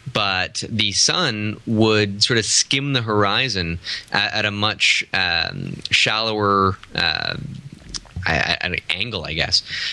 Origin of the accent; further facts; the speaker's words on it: Sudbury, Ontario, Canada; This one was photographed in Sudbury, my hometown